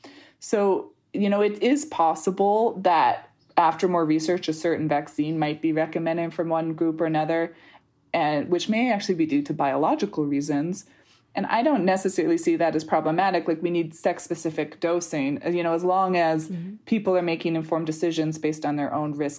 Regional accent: Canada; I'm actually Canadian.

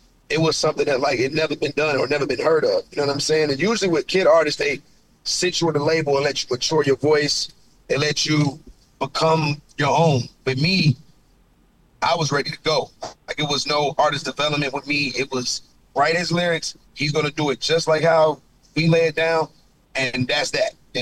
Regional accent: Columbus, Ohio, United States; So my hometown of Columbus, Ohio.

